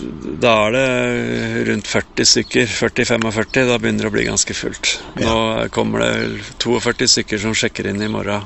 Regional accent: Valdres, Innlandet, Norway; Og hun fant jo mannen sin i Valdres og flyttet dit, så derfor er jo jeg født og oppvokst i Valdres.

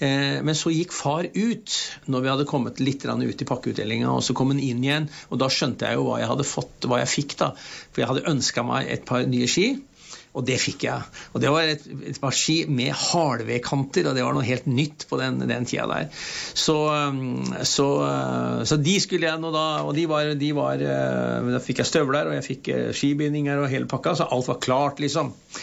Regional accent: Porsgrunn, Telemark, Norway; julekvelden hjemme hos oss når jeg vokste opp i Porsgrunn, i en typisk arbeiderfamilie

